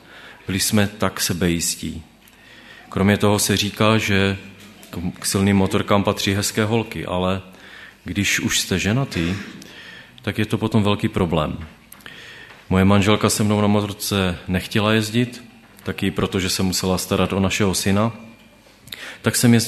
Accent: Těrlicko, Moravian-Silesian Region, Czechia; Bydlel jsem, pocházím teda z Těrlicka, to je okolí Havířova, možná to někteří znáte, a já jsem bydlel doslova pár metrů od depa závodních strojů na Těrlickém okruhu.

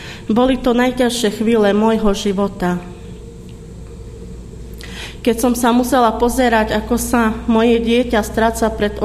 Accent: Vranov nad Topľou, Prešov Region, Slovakia; now in Rankovce, Slovakia; a pochádzam z Vranova nad Topľou. Dnes žijem v Rankovciach s mojím manželom Ľubom a máme spolu 5 detí.

